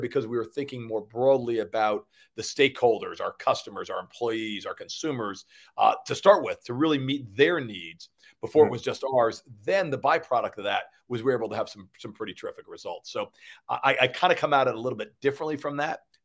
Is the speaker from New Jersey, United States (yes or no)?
yes; Newark, New Jersey, United States; So I grew up in Newark and a Jersey guy, and then went to school down south